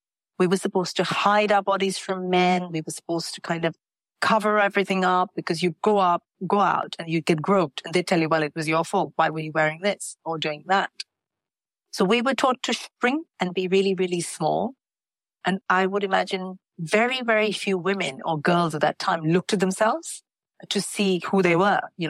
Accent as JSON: {"language": "English", "country": "India", "tie": "born or raised there", "said": "I grew up in India in the 80s. There was like zero exposure. We had like one TV channel, which played for 4 hours every evening."}